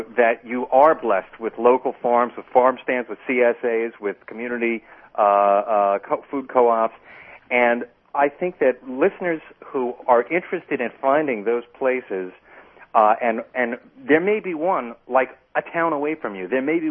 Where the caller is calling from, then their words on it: New York, United States; Certainly here in the city, you know, I'm calling from New York, and most people shop on foot